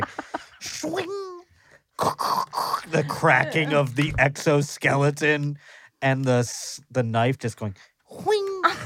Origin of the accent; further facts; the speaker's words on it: Buffalo, New York, United States; I grew up in Buffalo. We don't have lobsters.